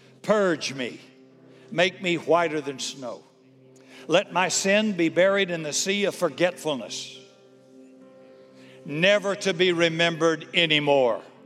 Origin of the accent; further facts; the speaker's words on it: United States; I'd love to be quick because I'm an American. I want it quick.